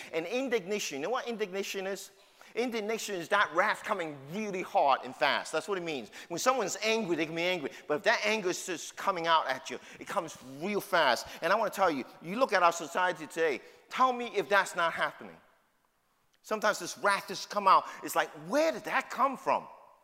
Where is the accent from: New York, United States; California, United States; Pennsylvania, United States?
New York, United States; New York City; accent: New York City; also born or lived in Houston; I grew up in New York City. I have my New York City truth, along with my New York City accent. And I lived in Houston for 10 years, and I love Houston.